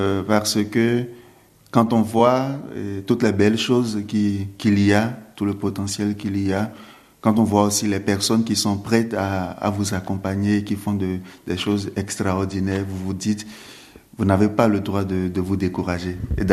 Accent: Benin; entre les réalités d'ici, la vie en France, et la vie chez moi, au Bénin.

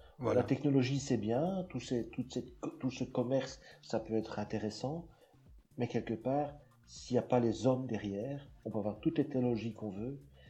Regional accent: Marchienne-au-Pont, Wallonia, Belgium; also born or lived in Monceau-sur-Sambre; moi je suis un pur Carolo puisque je suis né à Monceau-sur-Sambre. J'ai vécu toute ma jeunesse à Marchiennes et maintenant j'habite Mons-sur-Marchiennes. Donc je suis Carolo

